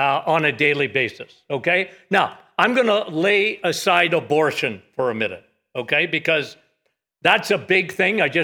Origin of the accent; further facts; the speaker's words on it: Timmins, Ontario, Canada; I grew up in Timmins, Ontario, okay? Santa Claus, Timmins, okay?